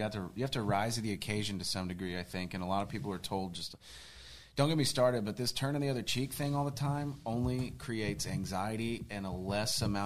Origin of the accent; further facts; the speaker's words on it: Oklahoma City, Oklahoma, United States; Here in Oklahoma City.